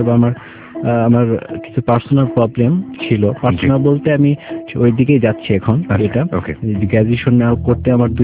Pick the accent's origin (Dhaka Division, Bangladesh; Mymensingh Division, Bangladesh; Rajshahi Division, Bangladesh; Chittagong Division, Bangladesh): Dhaka Division, Bangladesh; Dhaka; আমি ঢাকায় থাকি, বলতে গেলে ঢাকায় আমি জন্ম এবং বড় হওয়া।